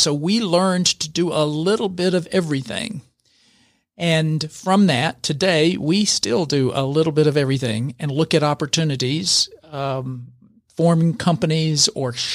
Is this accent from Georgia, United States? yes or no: yes; Gainesville, Georgia, United States; Gainesville was Mayberry.